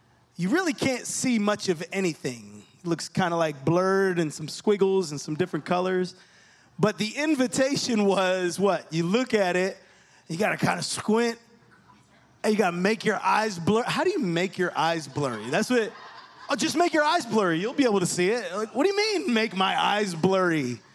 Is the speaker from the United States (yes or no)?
yes; New Jersey, United States; I grew up in New Jersey. My parents were never married.